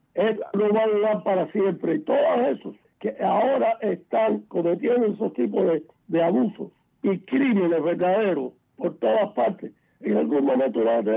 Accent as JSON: {"language": "Spanish", "country": "Cuba", "said": "los cubanos tenemos que acostumbrarnos mentalmente a que nosotros tenemos el derecho a la rebelión."}